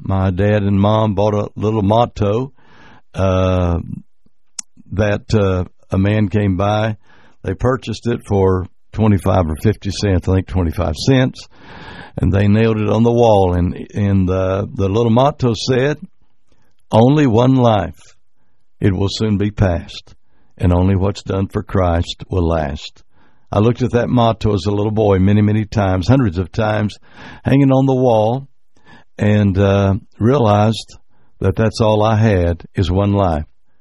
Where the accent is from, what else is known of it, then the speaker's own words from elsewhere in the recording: Comanche, Oklahoma, United States; only 20 miles from where I grew up in Comanche, Oklahoma, recently proclaimed one of the poorest towns in the entire state of Oklahoma. And I grew up in poverty.